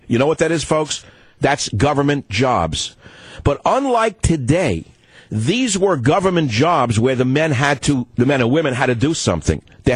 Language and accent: English; San Francisco, California, United States; Let's go to KSFO, my hometown of San Francisco.